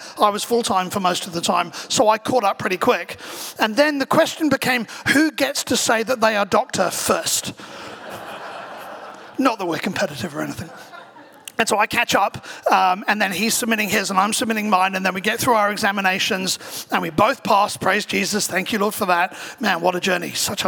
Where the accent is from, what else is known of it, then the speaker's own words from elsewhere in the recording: England, United Kingdom; And growing up in England, age 16, the main exams are GCSEs, at least when I was there, and age 18, the main exams are A-levels.